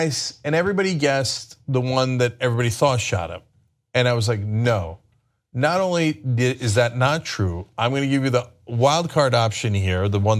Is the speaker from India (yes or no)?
no; Turkey; the most popular show on television when I was growing up in Turkey was